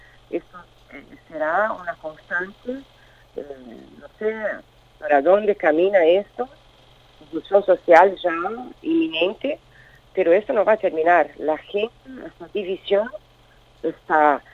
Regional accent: Brazil; Obviamente yo soy una ciudadana brasileña, y quiero que mi país prevalezca el diálogo, la paz social y la democracia

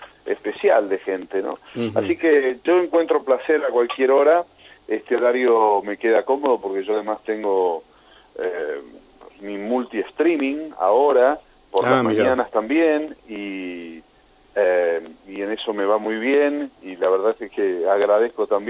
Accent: Sunchales, Santa Fe, Argentina; born there; moved away; después de haber venido de mi provincia natal, que es Santa Fe, de mi ciudad natal, que es Sunchales

